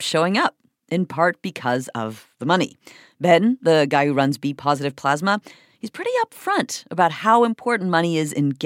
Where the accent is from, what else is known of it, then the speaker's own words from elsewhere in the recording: Canada; The rest of the world, including my home country of Canada, largely does not allow it.